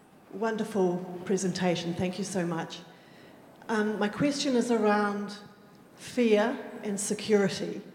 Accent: Hawke's Bay, New Zealand; I'm from Te Mata o Māori, Hawke's Bay.

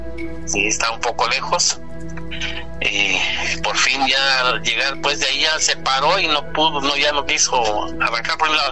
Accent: Puebla, Mexico; allá en el estado de Puebla, falleció mi mamá en la Ciudad de México. Y de ahí, pues, la trasladé a mi tierra natal.

